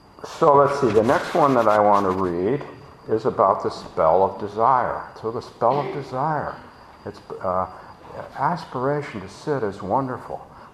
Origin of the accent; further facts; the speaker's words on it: Palo Alto, California, United States; So growing up in Palo Alto, the only Japanese that I knew were gardeners, were cleaning women, were swimming pool cleaners